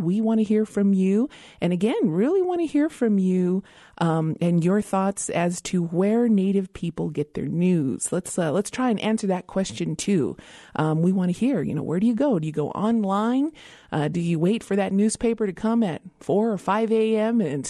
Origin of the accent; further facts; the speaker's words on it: Meseta Pueblo, United States; from Meseta Pueblo, and thanks for joining us today.